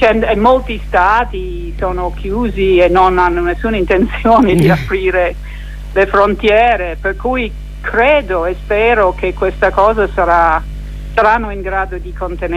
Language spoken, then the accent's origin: Italian; Australia; Italian is a second language; now in Italy; io australiana volevo tornare a casa quest'estate, impossibile, mi hanno detto forse, vabbè, io potevo andare da sola essendo australiana e stare in quarantena